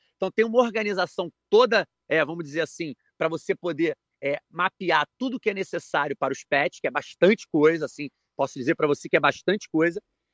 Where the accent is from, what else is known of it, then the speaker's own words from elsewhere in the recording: Rio de Janeiro, Brazil; sou carioca, né? Nascido e criado no Rio de Janeiro